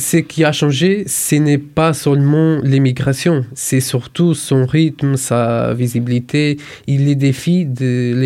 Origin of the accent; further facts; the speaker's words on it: Portugal; La sécurité et l'immigration prennent de plus en plus de place dans les débats publics chez nous en Portugal.